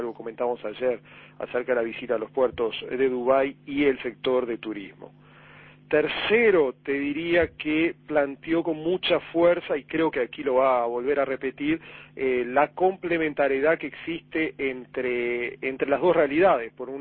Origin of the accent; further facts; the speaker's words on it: Uruguay; como uruguayo